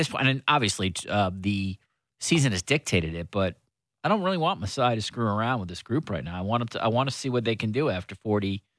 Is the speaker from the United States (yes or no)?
no; Canada